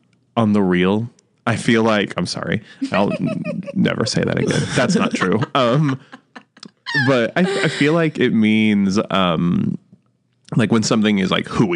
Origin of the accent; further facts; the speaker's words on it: Missouri, United States; I'm from Northwest Missouri